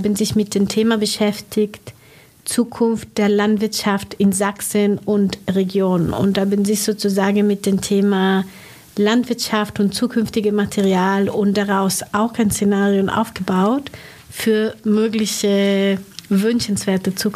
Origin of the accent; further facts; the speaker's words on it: Italy; Ich bin in Italien geboren und groß geworden, aber zum Teil dort studiert, in Venedig, zum Teil in Berlin, in Peking und bin dann aber für meinen Master in die Niederlande gezogen